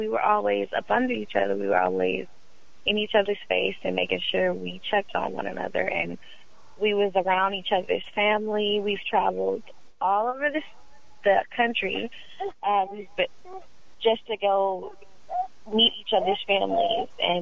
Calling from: Houston, Texas, United States; I'm calling from Houston, Texas.

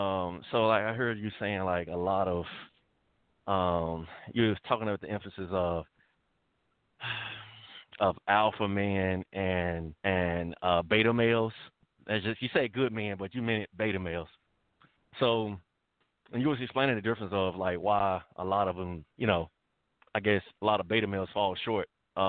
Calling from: Washington, District of Columbia, United States; I'm calling from Washington, D.C.

